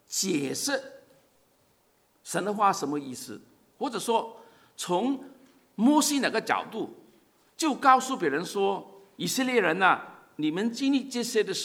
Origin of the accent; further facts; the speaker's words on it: Guangdong, China; 我是广东人，